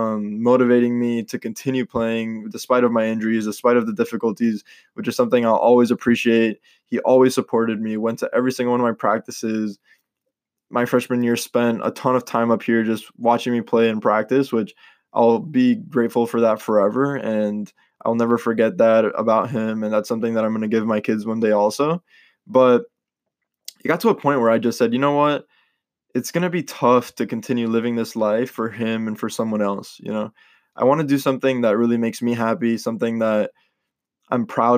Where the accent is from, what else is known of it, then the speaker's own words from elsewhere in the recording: Miami, Florida, United States; born there; So I was born in Miami, Florida, and I am originally from a Colombian descent.